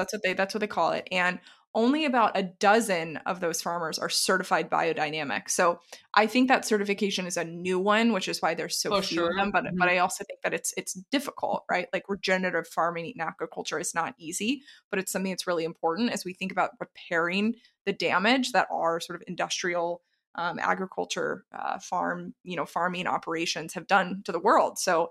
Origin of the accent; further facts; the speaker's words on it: the South, United States; I was originally from the South. My husband and I grew up eating a ton of meat.